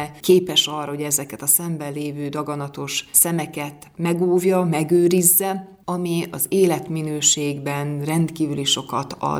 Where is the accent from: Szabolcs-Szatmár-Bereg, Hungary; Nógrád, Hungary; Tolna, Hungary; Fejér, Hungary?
Szabolcs-Szatmár-Bereg, Hungary; Tiszavasvári; én a földie vagyok. Én Tiszavasváriból jöttem, segítsen nekem ide jutni.